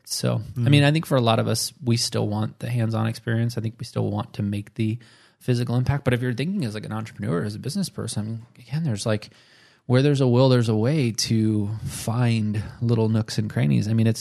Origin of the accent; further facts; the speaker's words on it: New York, United States; Yeah, I you know, I'm from New York.